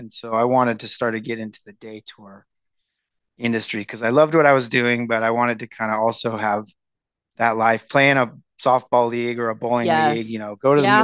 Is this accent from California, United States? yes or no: yes; California, United States; After the summer of 2007, I drove my car back to California. I grew up near Los Angeles.